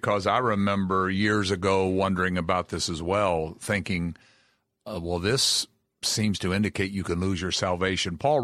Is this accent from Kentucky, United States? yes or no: yes; Kentucky, United States; Absolutely. Yeah, and that's my home state.